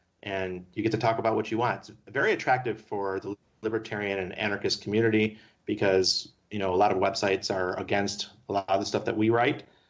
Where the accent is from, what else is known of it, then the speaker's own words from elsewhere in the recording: New York, United States; I just saw something today that New York State, I'm from New York, so when I see New York State news about Bitcoin, I always pay attention.